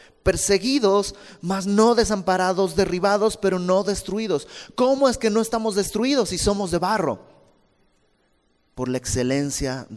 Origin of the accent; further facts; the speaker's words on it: Tlaquepaque, Jalisco, Mexico; yo no soy ni de barro, yo soy de Tlaquepaque.